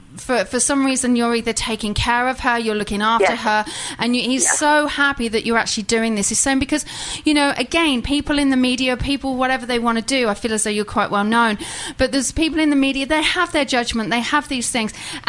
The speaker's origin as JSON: {"language": "English", "region": "England", "country": "United Kingdom", "said": "Yeah, thank you. I don't know. I'm English. That's what I blame it on."}